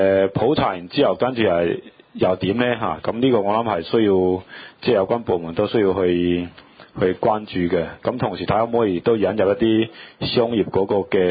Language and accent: Cantonese; Fujian, China; now in Hong Kong; 咁因為我哋福建人都好希望咧，就支持我哋福建文化喺香港發展嘅